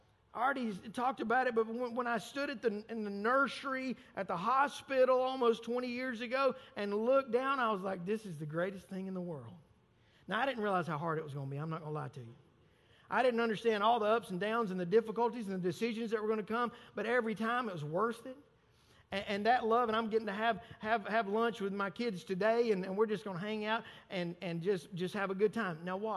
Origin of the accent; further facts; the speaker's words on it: Deep South, United States; I'm old school. I was raised in the Deep South.